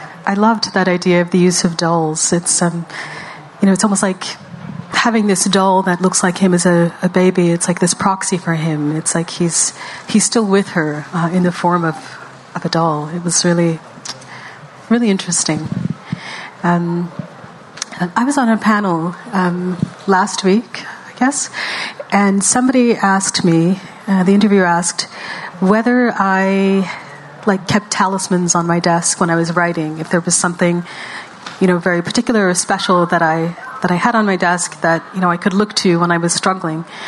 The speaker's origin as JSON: {"language": "English", "region": "Western Canada", "country": "Canada", "tie": "born or raised there", "said": "having been born and raised in Western Canada, I wasn't exposed to this in the school system."}